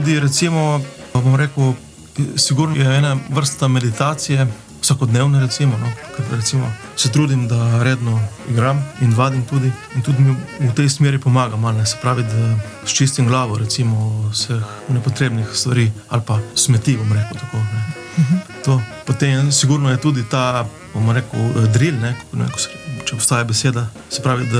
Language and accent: Slovenian; Divača, Coastal–Karst, Slovenia; born there; ker sem prej živel, oziroma ker sem rojen v Divači